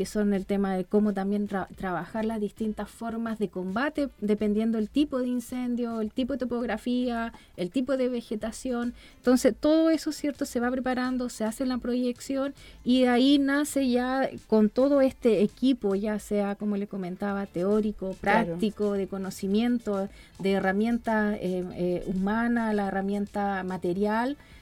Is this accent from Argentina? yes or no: no; Melipilla, Santiago Metropolitan, Chile; now in Curacaví, Chile; Sí, pero yo soy de nací y criada en Melipilla.